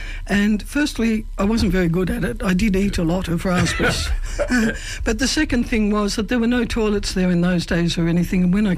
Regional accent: Yarra Glen, Victoria, Australia; From the age of five, I grew up in Yarra Glen.

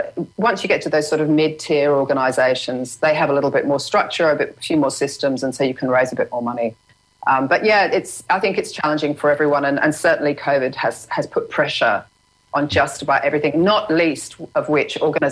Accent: London, United Kingdom; I was born in London, in England. And I grew up in, I started in Kentish Town. And then I moved to St John's Wood when we went to school in London.

